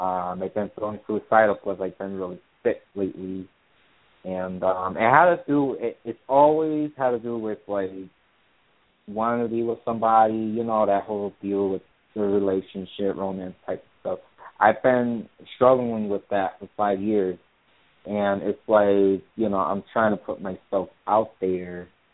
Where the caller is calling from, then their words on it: Connecticut, United States; I'm calling from Connecticut.